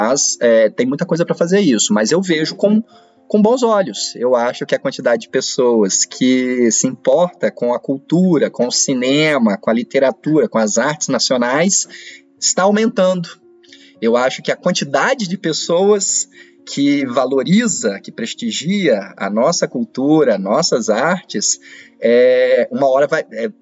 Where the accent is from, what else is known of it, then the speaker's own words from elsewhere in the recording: Alegre, Espírito Santo, Brazil; born there; Coloca no Alegre, que foi onde eu nasci. 40 mil pessoas, entendeu?